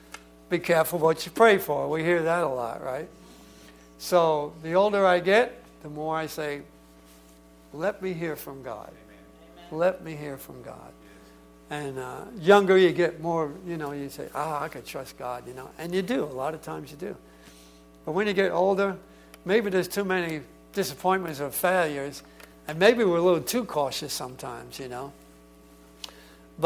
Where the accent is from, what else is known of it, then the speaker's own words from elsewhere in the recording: West Virginia, United States; also born or lived in Brooklyn, New York, United States; I'm from West Virginia. I don't know what y'all are talking about. Don't tell them I was born in Brooklyn.